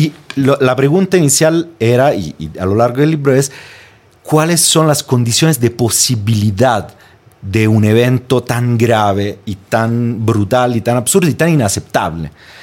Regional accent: Italy; De Italia.

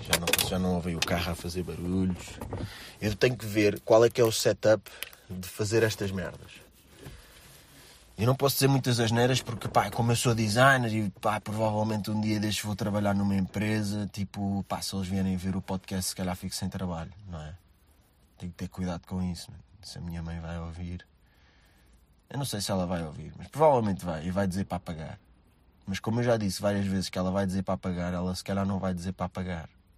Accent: Alfragide, Lisbon, Portugal; Eu venho de Alfragide, já.

